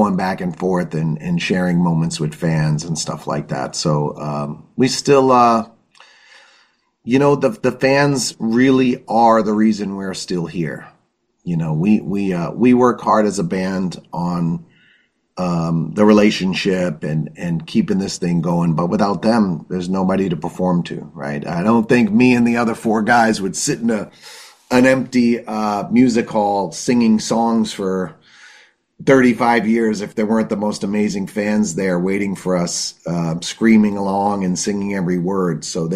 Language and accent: English; Boston, Massachusetts, United States; Of course, we're from Boston, but this was so funny.